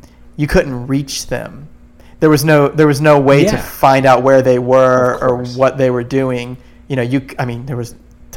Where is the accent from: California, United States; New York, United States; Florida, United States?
Florida, United States; I grew up here in Florida making surf movies.